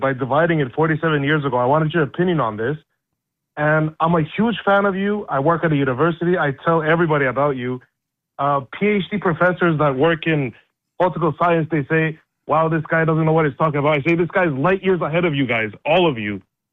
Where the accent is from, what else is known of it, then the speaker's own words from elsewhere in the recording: Canada; now in Cyprus; I'm Canadian, but I live in Cyprus.